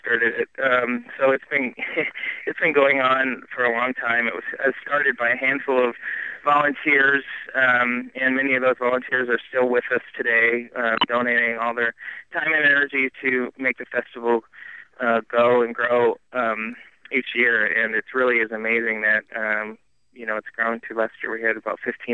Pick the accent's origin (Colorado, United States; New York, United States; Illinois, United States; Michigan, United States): Michigan, United States; Well, you know, I grew up in West Michigan. I absolutely love that area.